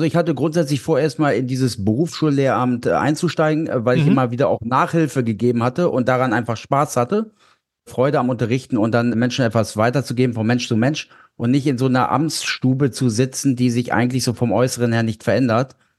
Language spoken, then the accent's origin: German; Lower Saxony, Germany; In Niedersachsen, wo ich herkomme, ist das immer noch ein nennt sich Diplom-Finanzwirt.